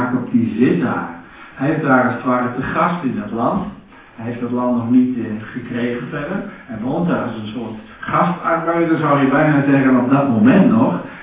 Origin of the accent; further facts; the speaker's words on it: Friesland, Netherlands; Ik ben geen Jood, ik ben gewoon een Fries.